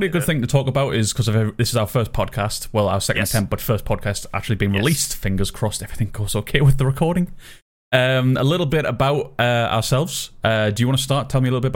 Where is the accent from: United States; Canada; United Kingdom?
United Kingdom; Sunderland, North East England; now in Newcastle, United Kingdom; I am from Sunderland, but don't hate me for it. But I currently reside in Newcastle because it is the better, more interesting city to live in.